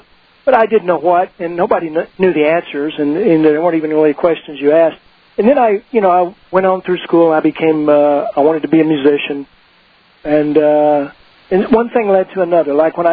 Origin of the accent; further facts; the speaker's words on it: Dallas, Texas, United States; When I was a kid, I grew up in Dallas, I think, like you did